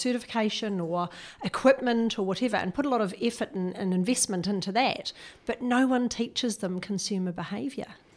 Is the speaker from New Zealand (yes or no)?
yes; New Zealand; also born or lived in England; You can tell from a little bit of my accent, I'm a Kiwi, and we always do an OE.